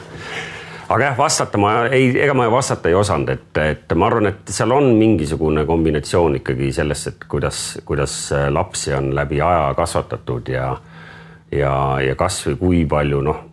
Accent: Kuressaare, Saare County, Estonia; Nii et mina kasvasin Kuressaares üles ja enne kui keskkool läbi, ma tegelikult sealt nagu palju välja ei sattunud.

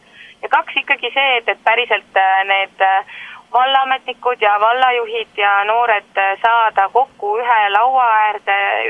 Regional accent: Saare County, Estonia; Saaremaa vallal on väga suur roll siin, sest et meie koduvald ja meie kodusaar.

